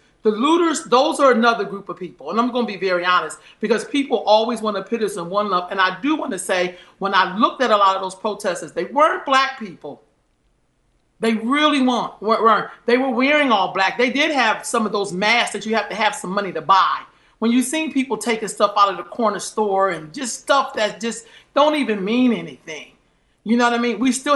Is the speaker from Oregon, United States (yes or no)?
no; St. Helena, South Carolina, United States; My parents are Black. We're from the Deep South. We're from South Carolina. We're from St. Helena.